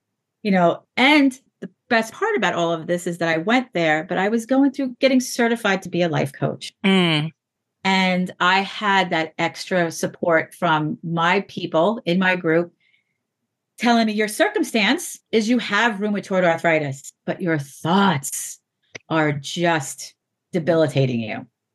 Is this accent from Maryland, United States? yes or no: no; New York, United States; I was a kid, you know, I grew up out in Long Island.